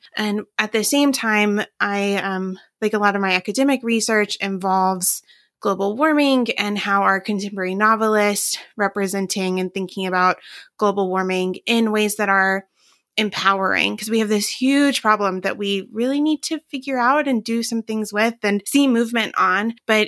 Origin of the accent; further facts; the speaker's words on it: Appalachia, United States; Storytelling is just a huge thing in my family. I'm from Appalachia, and so that's part of it too.